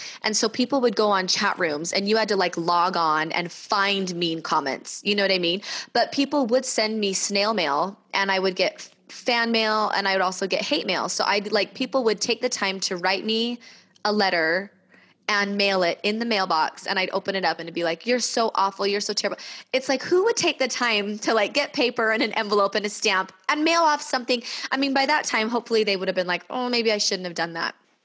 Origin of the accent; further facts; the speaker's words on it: Bountiful, Utah, United States; I grew up in Bountiful, Utah, and I always loved singing.